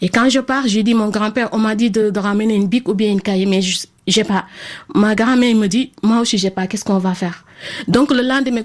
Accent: Casamance, Senegal; moi, j'habite en Casamance. Je suis originelle. Je suis sénégalaise, mais je suis originelle de Casamance. Donc, à l'époque, il y avait l'école dans mon village.

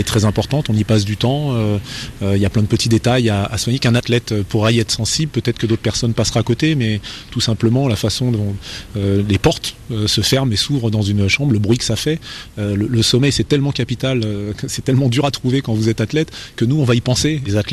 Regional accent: United States; Je viens du fin fond des États-Unis

